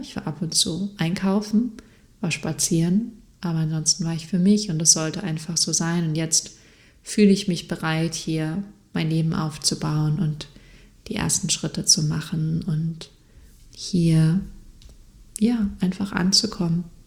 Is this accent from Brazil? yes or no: no; Freiburg, Baden-Württemberg, Germany; bei meiner ehemaligen Hausärztin aus meiner Jugend in Freiburg